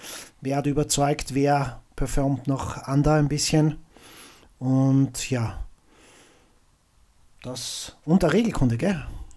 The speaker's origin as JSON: {"language": "German", "region": "Vienna", "country": "Austria", "said": "es gibt immer was zu tun und die Technik ist ein Hund, wie man bei uns in Wien sagt."}